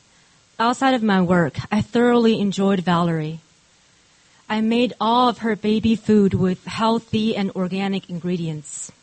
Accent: Taiwan; I grew up in Taiwan. Both my parents were teachers.

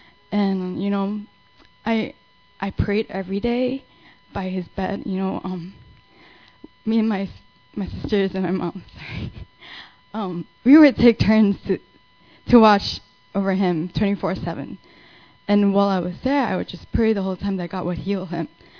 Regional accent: Singapore; also born or lived in Arizona; now in United States; I'm Ming's wife. I'm from Singapore. I was born and raised in Singapore. And I came to the U.S. And I've been living here for a couple of years. And like he mentioned, we just moved here from Arizona.

